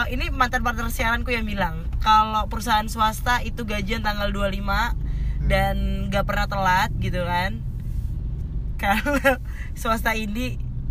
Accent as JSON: {"language": "Indonesian", "town": "Yogyakarta", "region": "Special Region of Yogyakarta", "country": "Indonesia", "said": "Jadi sebenarnya aku orang Jogja, tapi mungkin nggak kelihatan medok karena aku pernah siaran sih."}